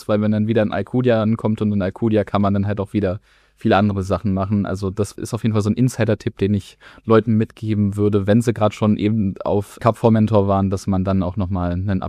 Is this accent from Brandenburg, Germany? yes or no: yes; Brandenburg, Germany; Ich komme ja eigentlich aus der Nähe Berlin